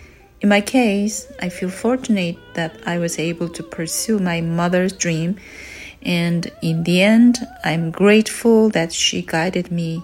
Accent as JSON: {"language": "English", "country": "South Korea", "second_language": "English", "said": "I'm a soprano from South Korea."}